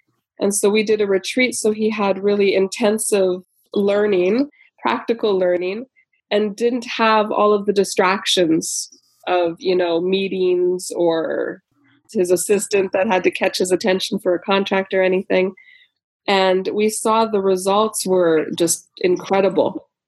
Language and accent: English; Canada; also born or lived in United States / France; now in Germany; I'm actually originally from Canada. Did a little detour through the United States and Florida and France, and we've been in Germany for 3 years